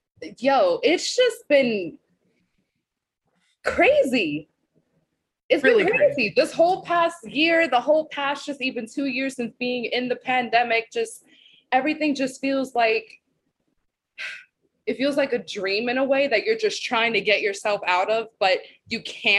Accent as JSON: {"language": "English", "town": "Bronx", "region": "New York", "country": "United States", "said": "Like I'm from the Bronx. Like I was in my building."}